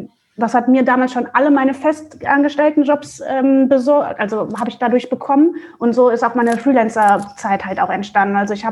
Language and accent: German; Mönchengladbach, North Rhine-Westphalia, Germany; now in Hamburg, Germany; ich bin halt aus NRW, also aus Mönchengladbach, hier nach Hamburg gezogen